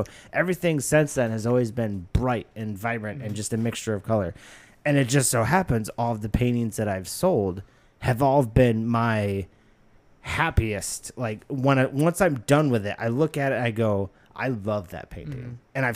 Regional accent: Canada; So. Well, yeah, because I'm from Canada.

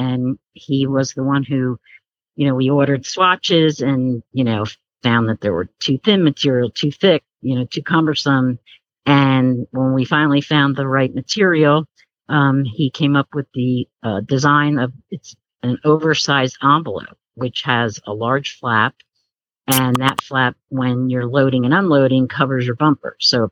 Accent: New Jersey, United States; We're originally from New Jersey.

